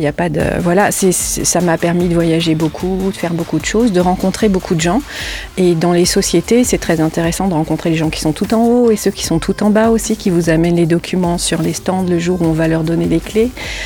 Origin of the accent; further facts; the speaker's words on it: Paris, Île-de-France, France; moved away as an adult; Alors, moi, je suis originaire de Paris. Je viens de Paris et ça fait plus de 50 ans que j'étais à Paris.